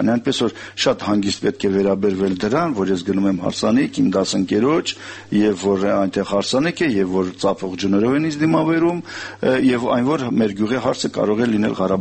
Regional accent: Sarnakhpyur, Tavush, Armenia; born there; մեր գյուղում, Սառնախպուր գյուղում, որտեղ ես ծնվել եմ

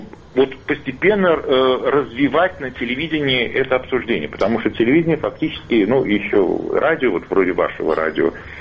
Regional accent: Saint Petersburg, Russia; Я из Санкт-Петербурга.

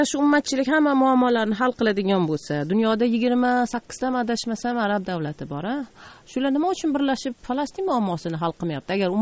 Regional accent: Bukhara, Bukhara Region, Uzbekistan; Masalan, men Buxorodanman. Siz so'radingiz, men Buxorodanman dedim.

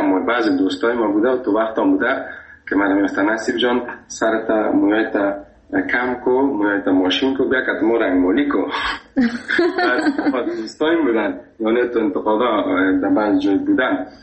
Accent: Afghanistan; گفتم از افغانستان.

